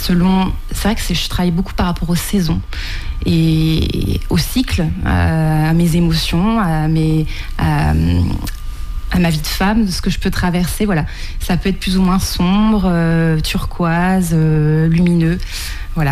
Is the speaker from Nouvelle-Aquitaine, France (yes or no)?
no; Île-de-France, France; also born or lived in Corrèze; Je suis née en Corrèze et j'ai vécu dès l'âge de 10 ans en Île-de-France, où j'ai pu très vite faire mes études d'art dès l'âge de 15 ans